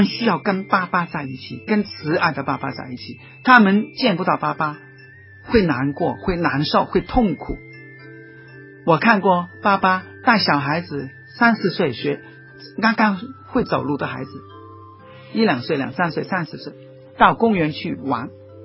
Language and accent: Chinese; Hong Kong; 今天呢，我们香港人拥有很多东西